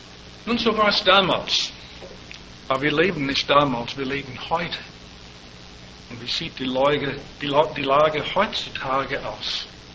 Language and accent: German; United States; Bei uns zu Hause in meiner Heimat, der 11. September, das ist ein Tag, den wir wohl nie vergessen werden